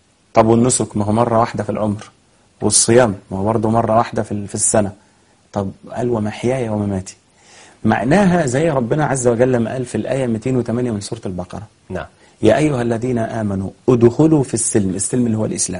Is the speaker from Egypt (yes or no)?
yes; Egypt; إحنا مثلا عندنا في مصر